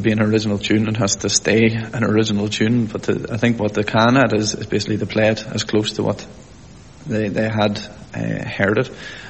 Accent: Belfast, Northern Ireland, United Kingdom; although I grew up in Belfast and my parents lived there all their lives, none of their parents were born in Belfast.

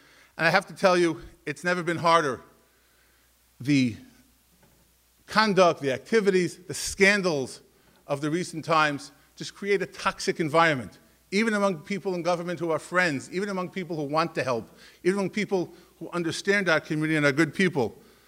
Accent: Borough Park, New York, United States; I grew up in Borough Park on 56th Street, around the corner from Rav Big Space Medrash.

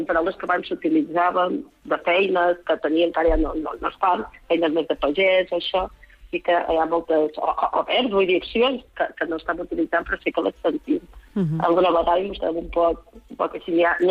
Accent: Sant Josep de sa Talaia, Balearic Islands, Spain; som de Sant Josep de Talaia, per tant, és 19 de març, és el nostre dia

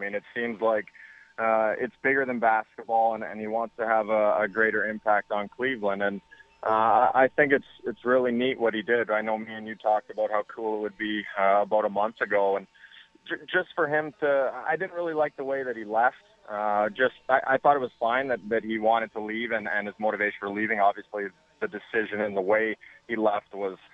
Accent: Edmonton, Alberta, Canada; And growing up in Edmonton, it was always a dream and a goal.

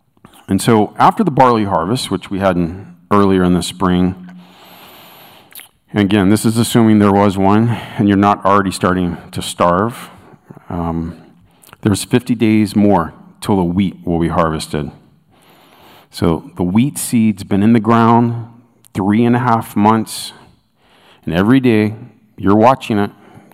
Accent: United States; Now, I have to admit, I'm from America. I'm from a Western culture.

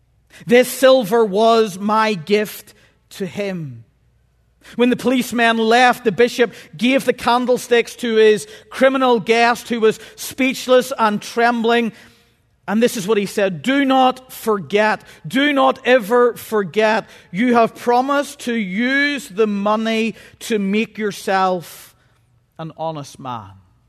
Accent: Northern Ireland, United Kingdom; By the way, if my pronunciation's off, I'm Northern Irish, okay?

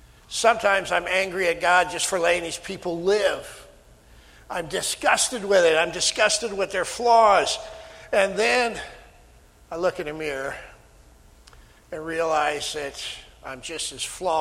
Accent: Sioux Center, Iowa, United States; I came back from seminary to my hometown of Sioux Center one time.

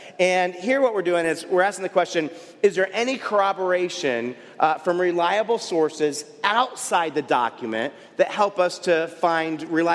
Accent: Buffalo, New York, United States; I grew up partially in Buffalo, New York, where there's lots of ice and snow.

